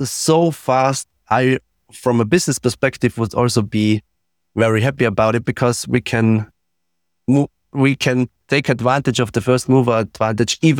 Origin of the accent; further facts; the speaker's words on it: Innsbruck, Tyrol, Austria; There was the BTC Innsbruck, which is directly here in my hometown.